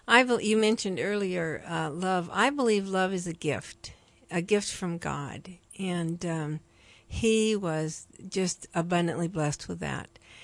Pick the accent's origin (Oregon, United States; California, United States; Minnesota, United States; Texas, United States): Oregon, United States; Salem; Well, to me, Salem is like Mayberry RFD, but many of our listeners won't know what that is. But it was just a small, wonderful community